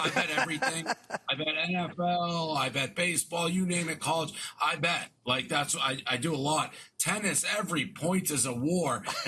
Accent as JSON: {"language": "English", "town": "Boston", "region": "Massachusetts", "country": "United States", "moved": "yes", "lives_now": "New York, United States", "said": "and I'm from Boston, but I've been in New York 10 years, and I had never gone."}